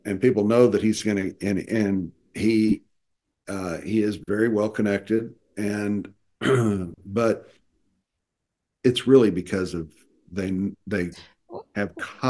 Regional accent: Dallas, Texas, United States; I grew up in Dallas. I had lots of contacts. I just did. I just did. So I just knew lots of people in Dallas on all different levels

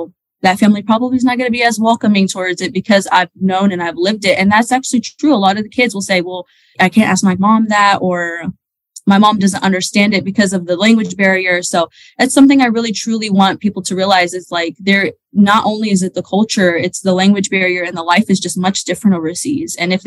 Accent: United States; I'm American. I'm an Arab American. My parents are Palestinian, and they immigrated here when they were young.

